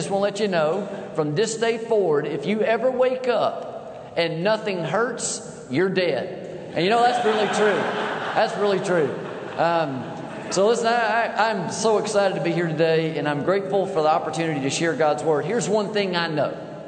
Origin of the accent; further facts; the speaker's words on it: Georgia, United States; also born or lived in Tallahassee, United States; Man, I'm just a southern boy from Georgia. I was born in Tallahassee, but Georgia's my home, and been at Eagles Landing for over 31 years.